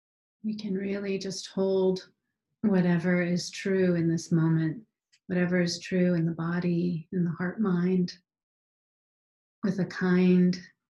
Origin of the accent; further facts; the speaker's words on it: Arlington, Virginia, United States; from Arlington, Virginia.